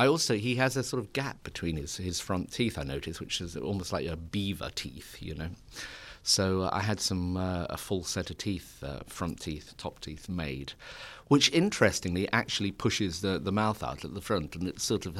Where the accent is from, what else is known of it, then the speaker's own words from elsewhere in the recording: Yorkshire and the Humber, United Kingdom; accent: Yorkshire; I'm not quite so accurate with my Yorkshire accent for American audiences, just for terms of clarity, really, and being understood.